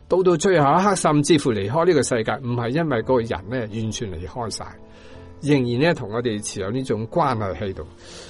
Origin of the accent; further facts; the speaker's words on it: China; 我係从中国嚟㗎。